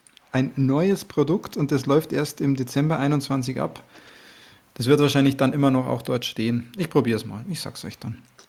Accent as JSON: {"language": "German", "region": "Bavaria", "country": "Germany", "said": "ich komme ja nicht direkt aus München, sondern aus dem Umland."}